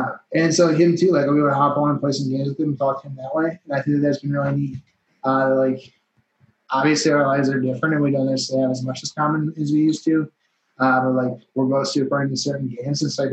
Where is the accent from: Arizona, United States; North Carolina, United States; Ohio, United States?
Ohio, United States; I'm from Ohio, and, like, I suppose my Ohio team is it would be the Browns.